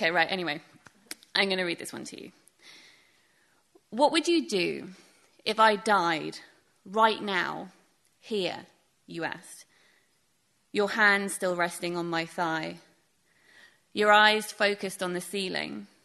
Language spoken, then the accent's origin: English; North East England, United Kingdom; accent: Geordie; As Neil said, I'm originally from the Northeast, so sometimes I like to write poetry in a Geordie dialect